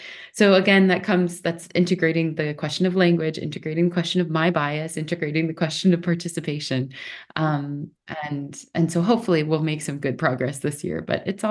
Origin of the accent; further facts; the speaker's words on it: United States; now in Switzerland; I'm an American, I'm a middle-class white woman from the US living in Switzerland